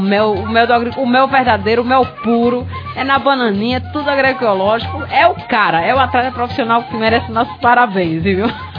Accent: Bahia, Brazil; Eu sou baiana, Ave Maria, meu Deus, eu dou uma saudade boa, mas aqui em Pernambuco também tá bom.

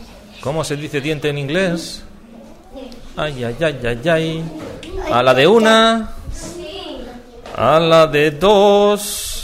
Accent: France; Spanish is a second language; yo es que de inglés no, yo soy francés

